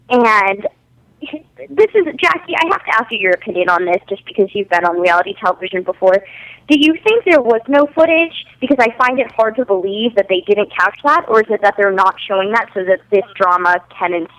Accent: New York, United States; I grew up on Long Island, too.

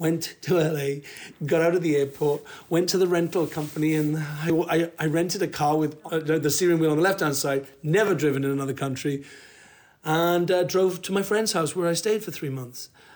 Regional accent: Wales, United Kingdom; I said, I'm a Welsh actor, nudge, nudge. I'm 27.

